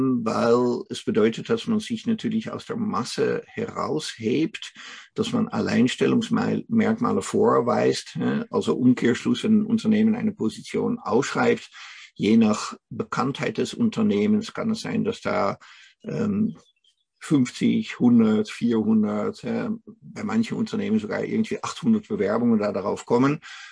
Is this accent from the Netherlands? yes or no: yes; Netherlands; German is a second language; Tatsächlich bin ich aus den Niederlanden, wohne hier in Emmerich, was tatsächlich ziemlich in der Nähe der Grenze ist. Habe allerdings vorher auch mal in Dortmund, in München, in Stuttgart gewohnt und auch noch in Salzburg in Österreich, in Echternach